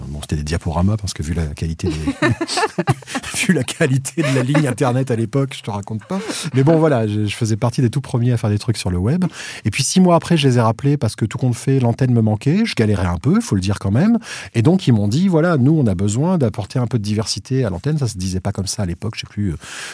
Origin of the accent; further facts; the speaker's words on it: Réunion, France; also born or lived in Madagascar; moi, je suis français, en fait. Je suis né français, à Madagascar. J'ai grandi à La Réunion.